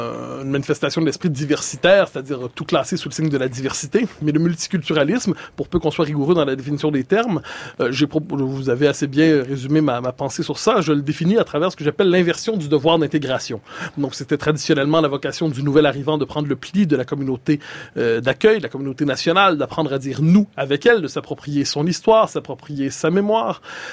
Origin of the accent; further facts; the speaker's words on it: Quebec, Canada; quand on est Québécois, plongé en Amérique du Nord, petite nation francophone